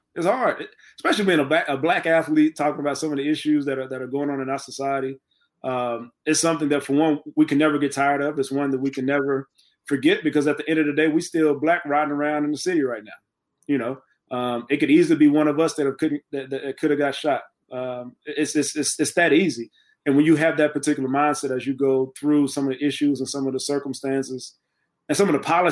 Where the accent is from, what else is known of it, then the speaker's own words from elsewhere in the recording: Texas, United States; Man, so you know, I'm from Texas, man.